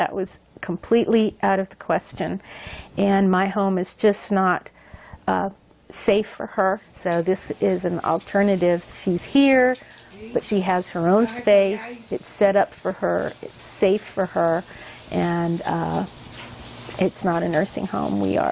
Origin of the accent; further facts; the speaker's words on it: Puerto Rico; We're from Puerto Rico. That's what it is, you know, grandma lives with you.